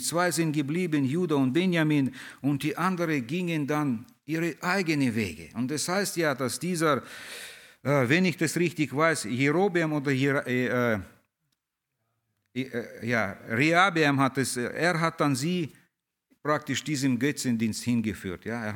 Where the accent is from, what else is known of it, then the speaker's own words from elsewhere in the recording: Russia; now in Germany; Ja, wir kommen fast alle hier aus Russland. Fast alle, ja. Die Kinder sind viele hier geboren, aber wir Ältere.